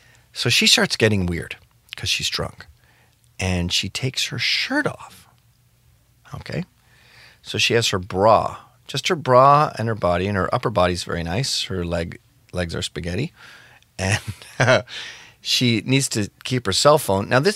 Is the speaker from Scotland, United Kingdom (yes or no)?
yes; Scotland, United Kingdom; because I'm fucking Scottish